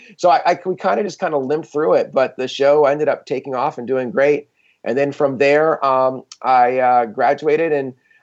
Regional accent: Chapel Hill, North Carolina, United States; I grew up in Chapel Hill, where the University of North Carolina is.

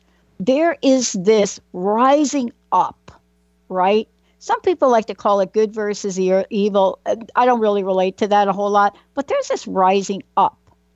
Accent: Bronx, New York, United States; I grew up in the Bronx, right? And we had a lot of things going on.

